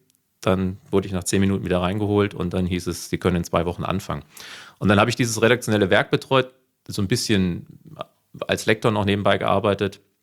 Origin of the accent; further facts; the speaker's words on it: Hesse, Germany; accent: North Hessian; hört man meinen nordhessischen Dialekt, Akzent